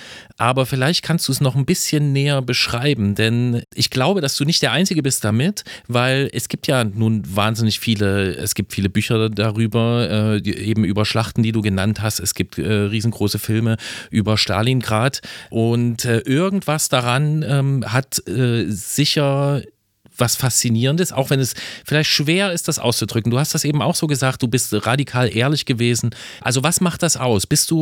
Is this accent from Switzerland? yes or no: no; Germany; born there; ich bin in der DDR geboren